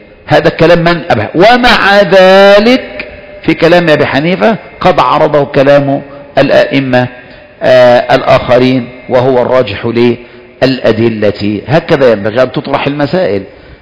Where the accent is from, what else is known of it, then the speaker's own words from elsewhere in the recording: Egypt; احنا مصريين وعارفين بعض